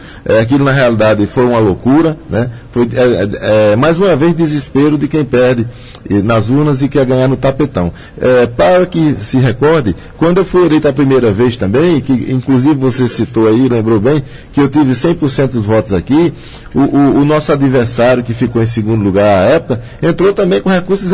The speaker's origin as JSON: {"language": "Portuguese", "town": "Araripina", "region": "Pernambuco", "country": "Brazil", "tie": "born or raised there", "said": "Araripina está sendo a primeira, não é porque é minha terra simplesmente"}